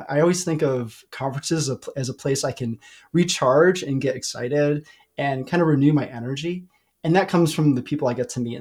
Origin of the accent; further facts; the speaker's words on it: Hartford, Connecticut, United States; now in Denver, United States; And initially I'm from Hartford, Connecticut.